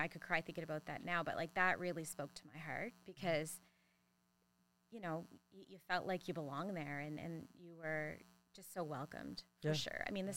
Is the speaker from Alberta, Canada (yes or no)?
no; Nova Scotia, Canada; I'm from Nova Scotia